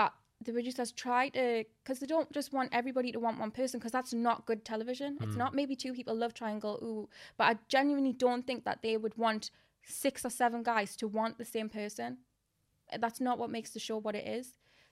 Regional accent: Newcastle, North East England, United Kingdom; I come from Newcastle. I'm not around. I'm from a predominantly white area.

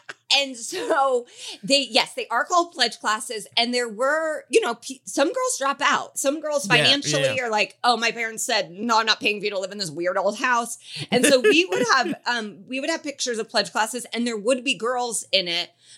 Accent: Indiana, United States; I grew up in Indiana. I can sit in cold water.

